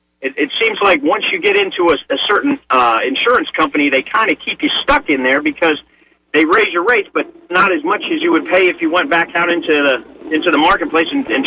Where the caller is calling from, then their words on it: Largo, Florida, United States; So I'm calling from Pinellas County.